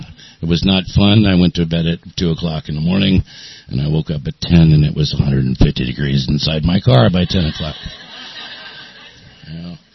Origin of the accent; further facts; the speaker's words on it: San Diego, California, United States; Yeah, I'm from San Diego. I grew up here most of my life. There's about 5 years that I wasn't here in other states.